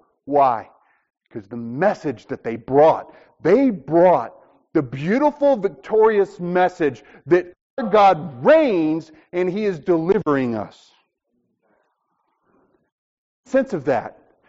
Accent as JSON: {"language": "English", "region": "Alabama", "country": "United States", "tie": "born or raised there", "said": "So, and I grew up in Alabama. So I fought against this like my whole life."}